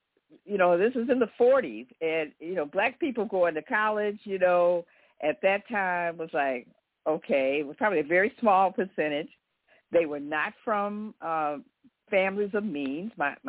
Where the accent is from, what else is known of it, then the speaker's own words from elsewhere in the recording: Chicago, Illinois, United States; Well, I'm from Chicago also. I'm born and raised here on the south side of Chicago. My parents migrated here from Missouri